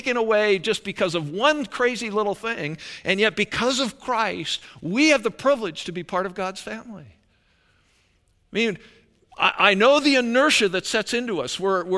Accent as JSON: {"language": "English", "town": "Calgary", "region": "Alberta", "country": "Canada", "tie": "born or raised there", "said": "I grew up in Calgary, Alberta, so it's not a massive city, but it's lots of lights."}